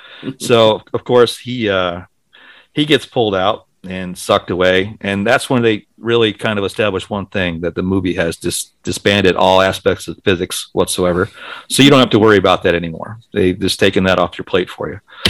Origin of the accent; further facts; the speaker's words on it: Midwest, United States; I grew up in the Midwest. I grew up in the Midwest